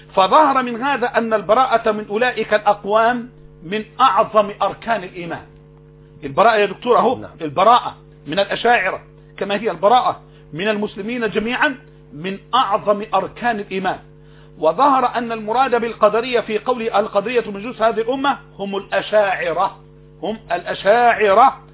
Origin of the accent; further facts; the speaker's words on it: Egypt; في بلدتنا الطيبة في أرض الكنانة